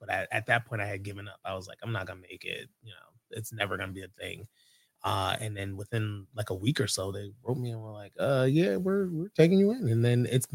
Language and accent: English; Hamden, Connecticut, United States; also born or lived in New Haven; So I was born in New Haven. So I lived in the Hill briefly, maybe till like first, second grade. And then we moved to Hamden, and I spent most of my, all of my, you know, K-12 years in Hamden schools.